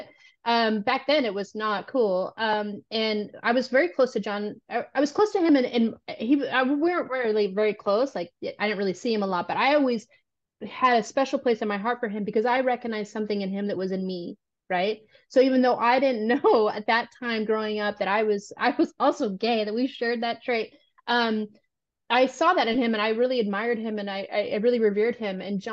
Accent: Boise, Idaho, United States; also born or lived in Montana; So when I was growing up in Boise, Idaho, I was born in Montana, the original Hannah Montana.

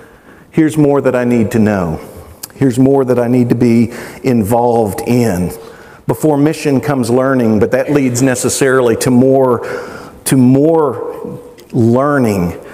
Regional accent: Kentucky, United States; moved away; Now, I grew up in Kentucky. And there's a little bit of animosity between Hoosiers and Kentuckians.

